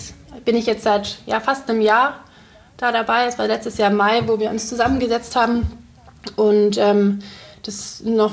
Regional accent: Ravensburg, Baden-Württemberg, Germany; also ich komme ja aus Ravensburg ursprünglich

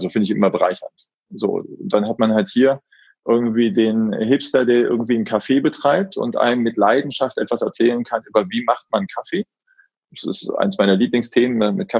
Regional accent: Solingen, North Rhine-Westphalia, Germany; now in Frankfurt, Germany; Ich komme ganz gebürtig aus Solingen, also in Messerstadt. Und bin da auch aufgewachsen. Habe dann relativ früh berufsbedingt den Wechsel nach Frankfurt gemacht. Und aber ganz ursprünglich mal Solingen.

